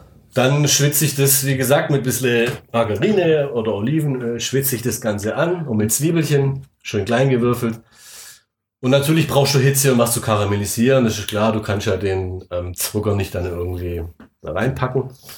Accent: Baden-Württemberg, Germany; Ich bin selber Schwabe

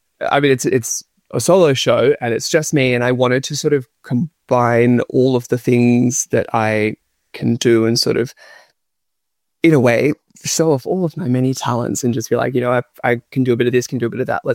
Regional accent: Australia; I wanted to make this a very Australian story because that's important to me as an Australian artist, and I wanted to celebrate Australian culture.

